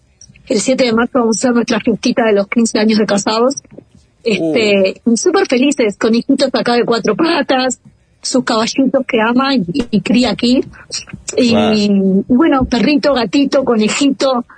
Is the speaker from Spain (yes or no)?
no; Uruguay; la otra mitad somos uruguayas.